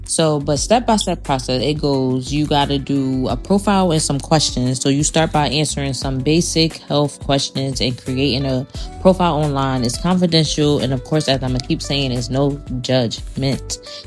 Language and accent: English; Philadelphia, Pennsylvania, United States; Then, of course, we got to get into my hometown. Philadelphia ranks among the top five U.S. metro areas for STI rates